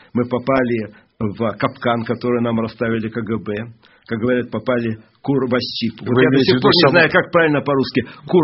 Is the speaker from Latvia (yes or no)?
yes; Latvia; Ну, вообще-то, я из Латвии.